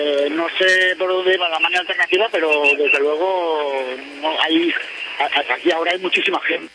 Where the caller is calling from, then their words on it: Barcelona, Catalonia, Spain; te llamo desde Paseo de Gracia con Aragón, ¿vale? Vengo subiendo desde Plaza Cataluña hasta Valencia, ¿de acuerdo?